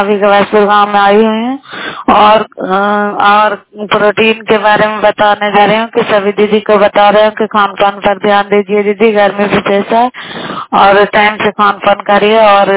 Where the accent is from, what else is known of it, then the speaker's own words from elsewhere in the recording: Bairiganj, Bihar, India; नालंदा जिला कराय ब्लॉक मकराता पंचायत ग्राम बैरीगंज की निवासी हूँ और कराय ब्लॉक की निवासी हूँ।